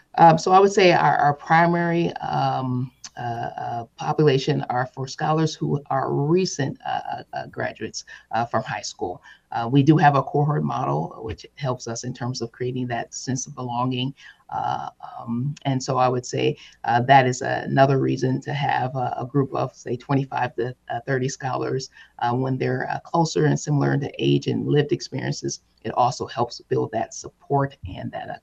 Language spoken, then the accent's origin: English; Milwaukee, Wisconsin, United States; My hometown is Milwaukee, so